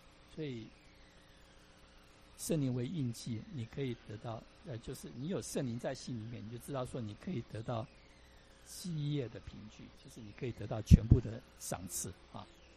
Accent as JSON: {"language": "Chinese", "country": "China", "said": "我们中国人特别喜欢求福，对不对？五福临门啊，福到了，春到了啊，喜欢求福。"}